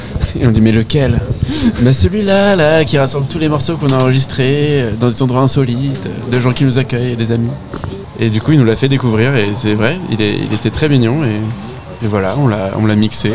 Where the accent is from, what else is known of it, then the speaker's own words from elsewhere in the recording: Brazil; Moi, je suis brésilien, hein.